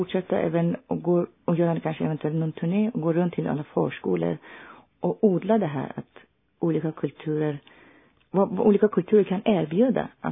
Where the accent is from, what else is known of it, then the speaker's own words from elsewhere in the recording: Iran; Ja, jag har eftersom jag är från södra Iran och uppvuxen vid havet och så har jag en nära relation till naturen och båtar.